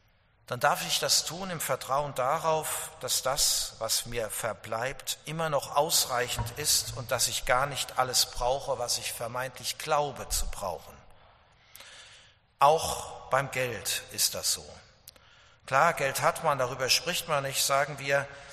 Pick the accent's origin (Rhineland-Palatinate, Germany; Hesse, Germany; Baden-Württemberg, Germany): Hesse, Germany; Dillenburg; mitten im Wald in Dillenburg, wo ich herkomme.